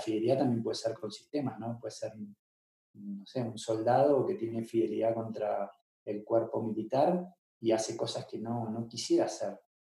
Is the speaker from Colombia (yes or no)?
no; Argentina; Yo ahora que vivo en Medellín, que es como una ciudad muy particular en la cultura, muy familiar, que también veo en Latinoamérica, en Argentina también, de donde soy